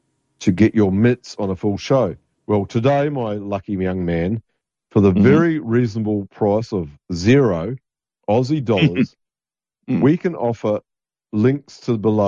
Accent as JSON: {"language": "English", "region": "Munster", "country": "Ireland", "said": "I'm from Kerry, in Ireland."}